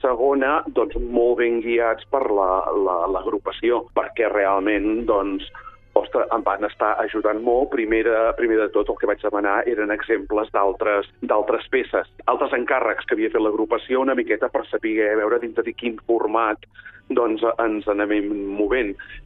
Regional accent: Manlleu, Catalonia, Spain; jo soc del barri de Gràcia, de Manlleu

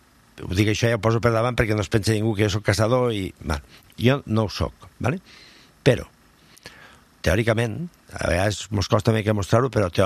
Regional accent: Catalonia, Spain; Som Terres de l'Ebre, que som quatre comarques, Montsià, Baix Ebre, Ribera d'Ebre i Terra Alta, vale?

